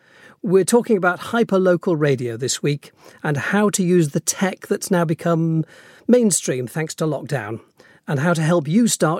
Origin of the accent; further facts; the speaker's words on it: Ilkley, Yorkshire and the Humber, United Kingdom; I come from Ilkley. So it's somewhere that's home to me when I was growing up. And I know that area.